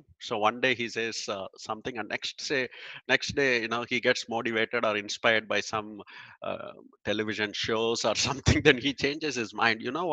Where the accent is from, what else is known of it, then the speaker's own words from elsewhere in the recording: India; moved away as an adult; now in United States; I grew up in India and I moved here in 2000.